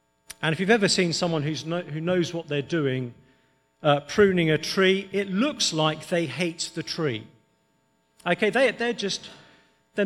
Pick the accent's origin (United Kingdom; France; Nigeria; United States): United Kingdom; England; You have no idea how exhausting it is being English, by the way.